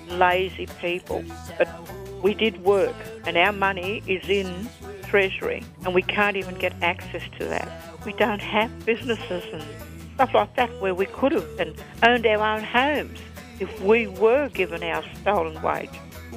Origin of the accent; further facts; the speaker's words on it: Mount Garnet, Queensland, Australia; It's also for my community where I grew up on Mount Garnet, and how we lived in poverty